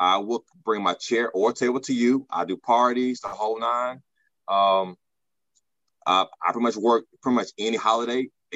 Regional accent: Mississippi, United States; And keep in mind, I'm from Mississippi.

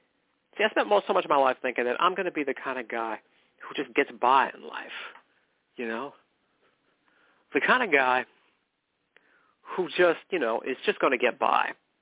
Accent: McKinleyville, California, United States; okay? And I'm from McKinleyville, California. That's where I was born and raised. I spent pretty much my whole life there.

